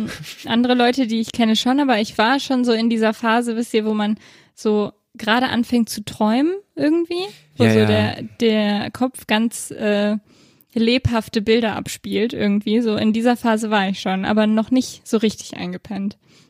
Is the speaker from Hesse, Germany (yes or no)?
no; Wuppertal, North Rhine-Westphalia, Germany; Warum? Wir kommen doch aus Wuppertal.